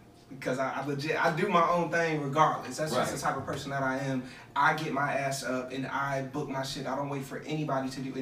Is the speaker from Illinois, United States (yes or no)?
no; Fayetteville, North Carolina, United States; also born or lived in Miami, Florida; Maybe when I was like 10, I moved here to North Carolina. So I was born in Miami, raised in Fayetteville, North Carolina.